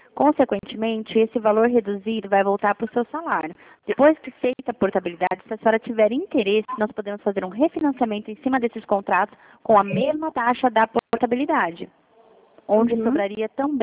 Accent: Dourados, Mato Grosso do Sul, Brazil; eu sou de Dourados, Mato Grosso do Sul.

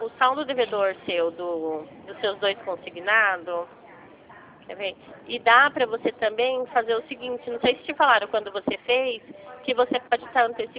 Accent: Rio Claro, São Paulo, Brazil; Não, eu sou de Rio Claro.

